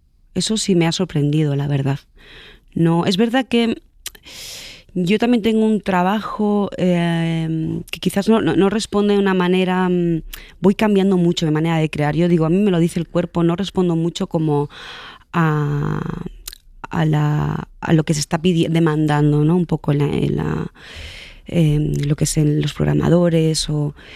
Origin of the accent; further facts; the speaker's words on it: Galicia, Spain; he tenido una experiencia muy bonita este verano en Galicia, en Ponteareas, al lado de mi pueblo